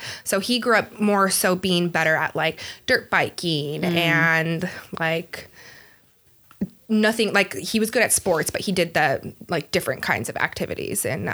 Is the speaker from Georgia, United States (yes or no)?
no; Santa Clarita, California, United States; I grew up in Santa Clarita, California, just down in the valley.